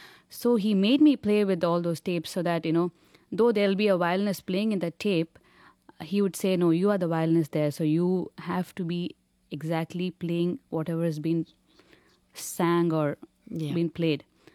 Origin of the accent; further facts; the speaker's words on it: Delhi, India; And I grew up in Delhi, oh, North India.